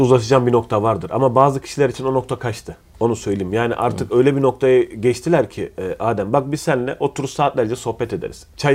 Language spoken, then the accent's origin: Turkish; Adana, Turkey; Biz Adana'da büyüdük ve Adana Çukurova inanılmaz derecede büyük bir vatan sevgisiyle yoğrulan bir memlekettir.